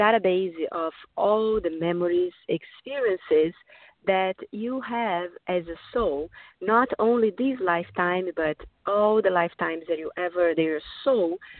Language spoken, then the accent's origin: English; Brazil; So I'm from Brazil